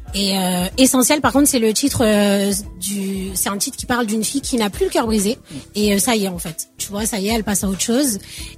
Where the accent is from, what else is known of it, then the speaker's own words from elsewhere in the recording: Senegal; Ouais, je suis sénégalaise française.